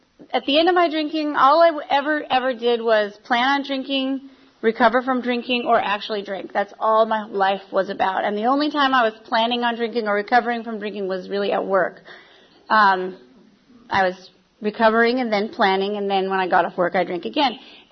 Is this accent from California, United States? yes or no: yes; San Diego, California, United States; I realized I was in Orange County, which I'm from San Diego. So I moved back to San Diego